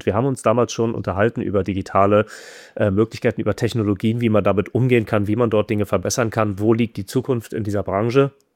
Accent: Berlin, Germany; born there; bin geborener Berliner, ist ja auch nicht mehr so häufig.

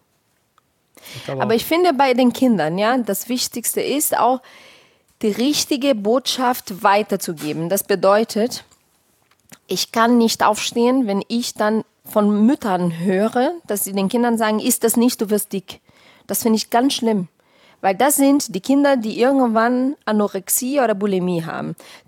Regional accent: Petrópolis, Rio de Janeiro, Brazil; den Miss Petropolis, die Stadt, wo ich herkomme.

